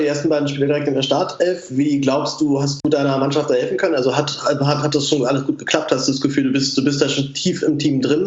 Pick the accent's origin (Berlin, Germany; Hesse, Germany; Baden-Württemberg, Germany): Berlin, Germany; den kenne ich jetzt als Berliner wiederum noch sehr gut aus seiner Zeit hier.